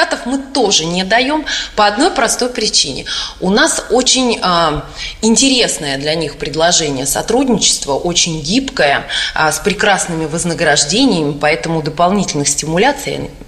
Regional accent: Moscow, Russia; born there; now in Moscow Oblast, Russia; Я родилась в Москве, мои родители родились в Москве, бабушка с дедушкой по папиной линии тоже родились в Москве. Но на текущий момент мы замкадыши

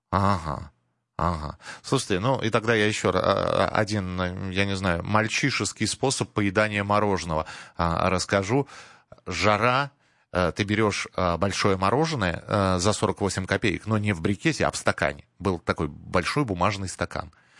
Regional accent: Moscow, Russia; я же из Москвы, где же я листочки мяты-то найду?

